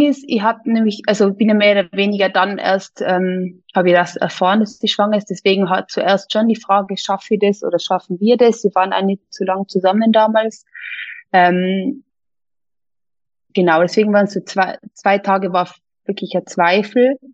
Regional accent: Innsbruck, Tyrol, Austria; moved away as an adult; now in Munich, Germany; ich komme ursprünglich aus Innsbruck, wohne jetzt aber schon seit 10 Jahren in München, bin 36 Jahre alt und habe 4 Kinder.

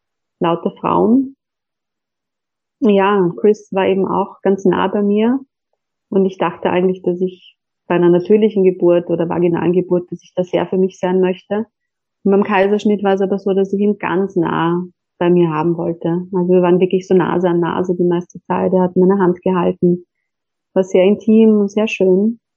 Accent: Vienna, Austria; Ich sehe aus Wien.

